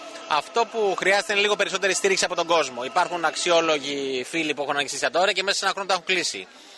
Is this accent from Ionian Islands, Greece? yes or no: yes; Corfu, Ionian Islands, Greece; Από εδώ ξεκίνησα. Εδώ είναι ο τόπος μου.